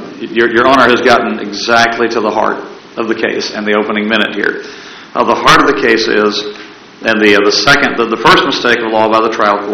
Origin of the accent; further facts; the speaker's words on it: Lynchburg, Virginia, United States; from Lynchburg.